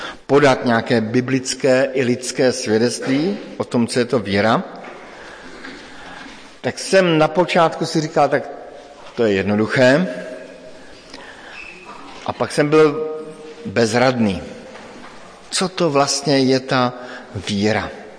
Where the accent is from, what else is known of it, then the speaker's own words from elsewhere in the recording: Frýdek-Místek, Moravian-Silesian Region, Czechia; před kterým jsem stál někdy na jaře u nás ve Frýdku Místku